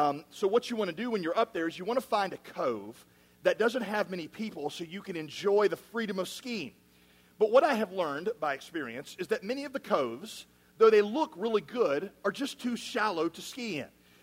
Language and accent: English; West Virginia, United States; I mean, I'm from West Virginia.